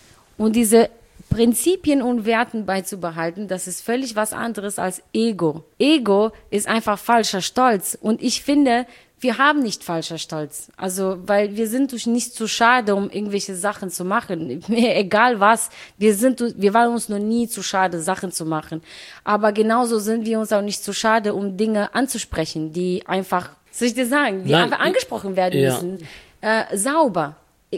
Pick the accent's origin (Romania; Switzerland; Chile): Romania; now in Paderborn, Germany; wenn jemand fragt, wo kommst du her? Ich sage nicht aus Paderborn, ich sage immer aus Rumänien.